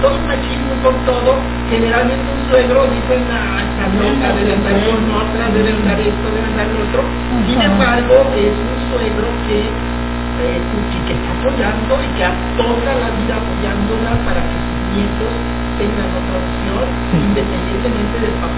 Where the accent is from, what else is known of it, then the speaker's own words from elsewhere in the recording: Chiapas, Mexico; estudié enfermería en mi tierra, en Chiapas.